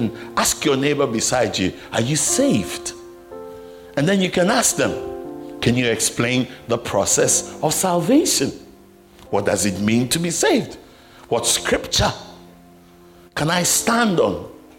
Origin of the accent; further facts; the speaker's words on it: Ghana; Now, I'm Ghanaian. You know, I'm African.